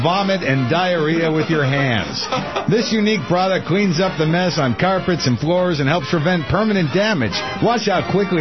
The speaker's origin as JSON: {"language": "English", "country": "United States", "accent": "American", "lives_now": "Germany", "said": "as an American expat now living in Germany, married to a German, that I no longer speak English in public here."}